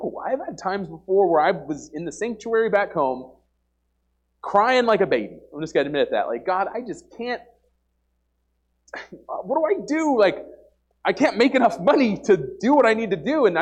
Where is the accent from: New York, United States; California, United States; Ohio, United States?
New York, United States; also born or lived in Oregon; now in Nebraska, United States; Growing up in New York and then Oregon, I was like, before we go over to Nebraska, wherever that is on the map